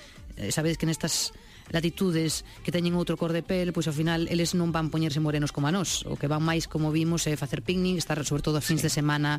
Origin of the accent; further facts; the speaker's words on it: Galicia, Spain; Primeiro, que sendo galegos, seguramente vendo esas praias, tampouco irías polas praias a Reunión.